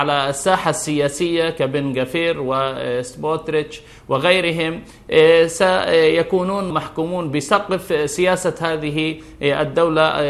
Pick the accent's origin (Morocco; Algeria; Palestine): Palestine; نحن كفلسطينيين وكعرب ومسلمين